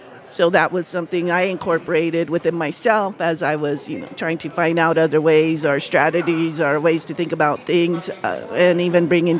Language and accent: English; Tehachapi, New Mexico, United States; I am from Tehachapi, New Mexico, about 30 miles north of Gallup, New Mexico, in the northwest part of the state of New Mexico.